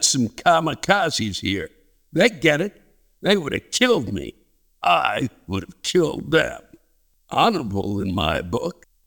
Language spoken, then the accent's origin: English; Ohio, United States; Well, we have that in common. I'm from Ohio.